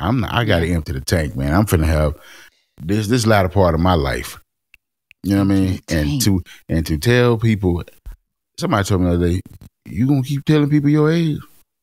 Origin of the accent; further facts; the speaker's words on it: Dallas, Texas, United States; I said, yeah, I'm from West Dallas too.